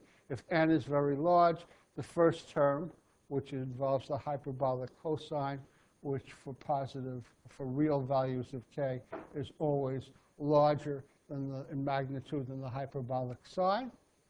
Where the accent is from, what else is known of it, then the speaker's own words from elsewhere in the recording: Illinois, United States; Ising got his PhD, but was sent off to my home state, Illinois, to be a teacher